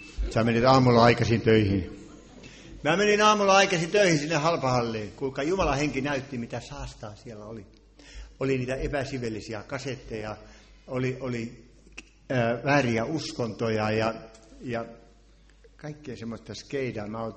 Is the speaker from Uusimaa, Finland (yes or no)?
no; Ostrobothnia, Finland; Ja minä pohjalaisena en minä ollut tottunut polvistelemaan.